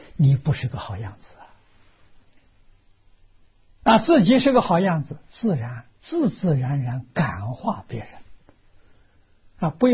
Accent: China; 你是我们中国人所讲的君子

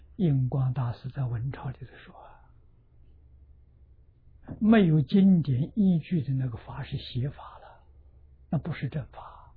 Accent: China; 我们中国人算虚岁，外国人算实足年龄

